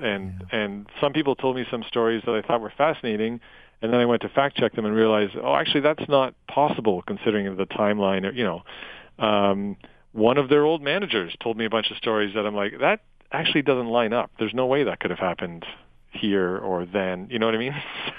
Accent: Canada; as a Canadian, I felt the story had to be told.

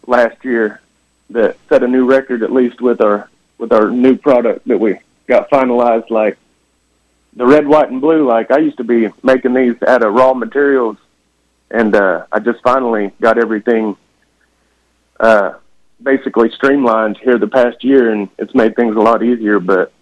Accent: Oklahoma, United States; I was born and raised here in Oklahoma, and I'm a citizen of the Muscogee Nation and was … I grew up on the Grand Lake of the Cherokees

